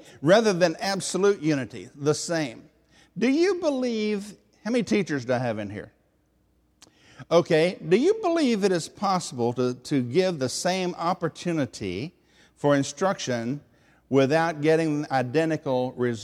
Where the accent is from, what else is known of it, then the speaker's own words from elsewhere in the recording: Tennessee, United States; Because I am from Tennessee.